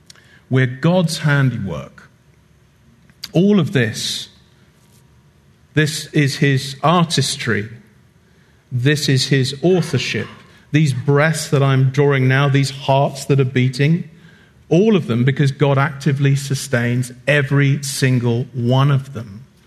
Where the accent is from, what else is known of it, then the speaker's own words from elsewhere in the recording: United Kingdom; Take it from a very disgruntled man who's still just getting over the 4th of July. As a British man, that's tough, let me tell you.